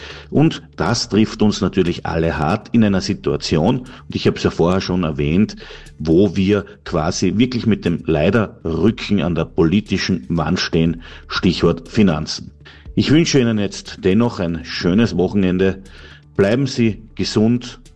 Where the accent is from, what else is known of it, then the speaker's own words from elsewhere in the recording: Krumpendorf, Carinthia, Austria; Ich komme ursprünglich aus Krumpendorf